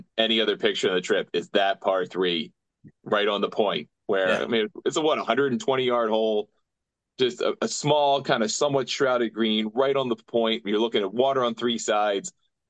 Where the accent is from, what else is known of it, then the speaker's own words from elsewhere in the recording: United States; And you go, okay, well, I'm an American. I play a lot of parkland golf.